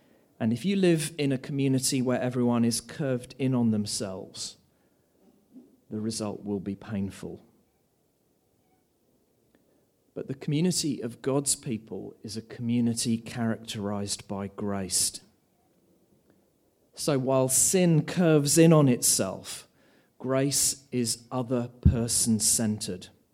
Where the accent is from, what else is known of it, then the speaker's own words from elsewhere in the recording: Australia; One of the challenges, I think, for us as Australian Christians is that it's easy for us not to live very overlapped lives.